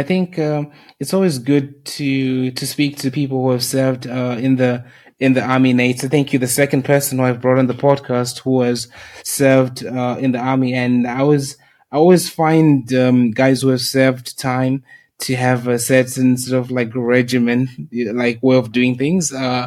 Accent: South Africa; I grew up in South Africa. I lived in South Africa for about 8 years

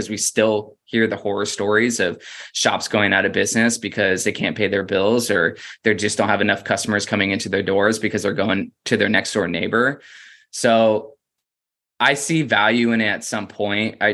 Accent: Florida, United States; moved away; Like, I'm from Florida. You know, I've been arrested for weed 3 different times.

